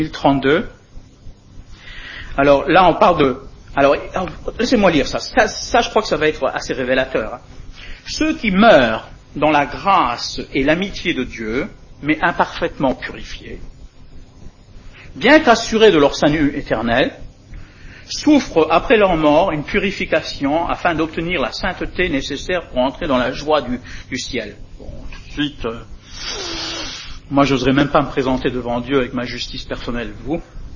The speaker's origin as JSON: {"language": "French", "region": "Grand Est", "country": "France", "tie": "born or raised there", "said": "quand j'étais jeune, hein, j'allais au Bahut en Lorraine"}